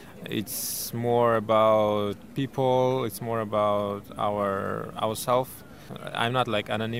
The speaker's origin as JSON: {"language": "English", "region": "Tashkent", "country": "Uzbekistan", "said": "I'm from Tashkent and I'm living in Tashkent."}